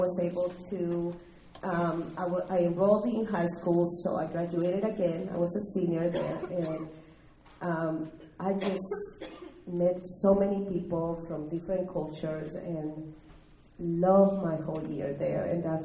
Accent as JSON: {"language": "English", "region": "Lima", "country": "Peru", "said": "I'm originally from Lima, Peru. And even though Lima is such a diverse city with people from many cultures, I grew up in a very sheltered family."}